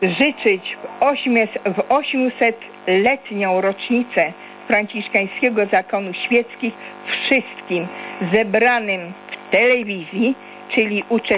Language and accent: Polish; Toruń, Kuyavian-Pomeranian Voivodeship, Poland; A jako Torunianka z parafii Chrystusa Króla w Toruniu